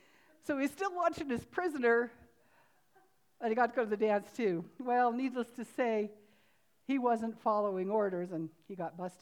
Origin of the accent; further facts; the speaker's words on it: Canada; because I'm a Canadian, born and bred.